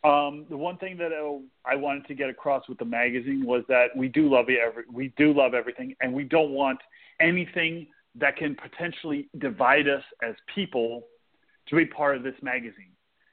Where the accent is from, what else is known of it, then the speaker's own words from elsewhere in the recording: Texas, United States; So I grew up in South Texas. I was born in South Texas, and I grew up in Texas. Went to high school in Texas.